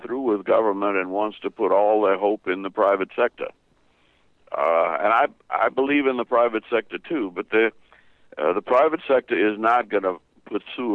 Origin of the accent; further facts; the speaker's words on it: New Orleans, Louisiana, United States; also born or lived in Georgia; Well, if I had come from New York or Chicago, but I'm from New Orleans and Georgia.